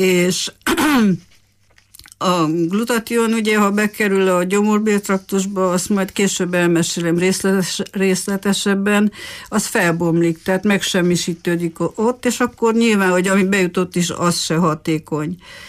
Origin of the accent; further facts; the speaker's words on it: Târgu Mureș, Mureș County, Romania; Hát, ha onnan kezdjük, hogy Marosvásárhelyen születtem a történetem. Itt végeztem el az iskoláimat, és a Bolyai Farkas Liceumban érettségiztem az akkori reál szakon